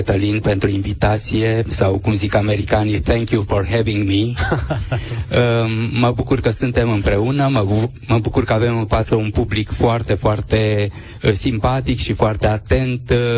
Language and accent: Romanian; Romania; știind că sunt român